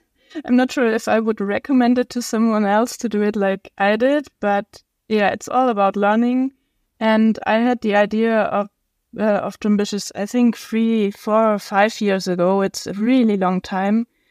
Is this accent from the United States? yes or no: no; Stuttgart, Baden-Württemberg, Germany; So, I'm from Stuttgart, Germany